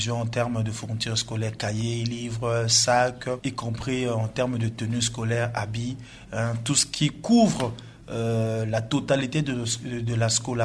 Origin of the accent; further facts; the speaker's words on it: Central African Republic; chez nous, en République centrafricaine